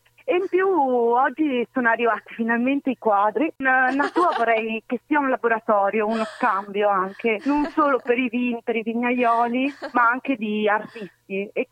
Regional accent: Liguria, Italy; also born or lived in Tuscany; volevo tornare invece nella mia terra d'origine, in Liguria

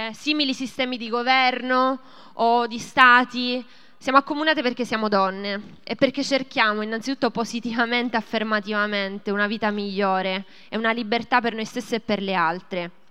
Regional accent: Rome, Lazio, Italy; della corrente umanista socialista e vengo da Roma.

